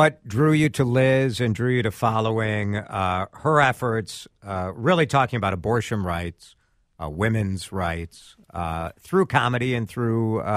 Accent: Chicago, Illinois, United States; Oh, I grew up in Chicago.

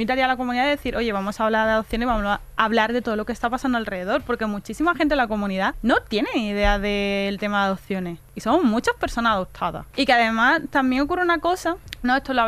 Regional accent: Guinea; yo en mi país de origen, durante mucho tiempo no quería saber nada de él

